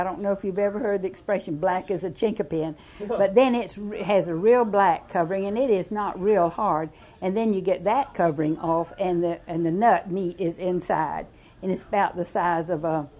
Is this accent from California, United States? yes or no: no; Jacksonville, Florida, United States; born there; Yes, I was born at home in Jacksonville. In December of 1916, it was on Phyllis Street.